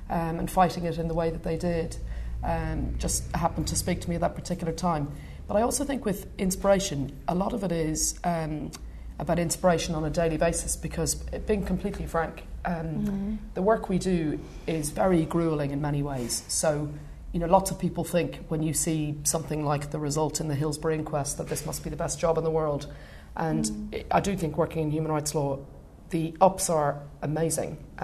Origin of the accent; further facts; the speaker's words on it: Dublin, Leinster, Ireland; anyone who knew me growing up in Dublin is probably not particularly surprised that I've gone into something which involves arguing for a living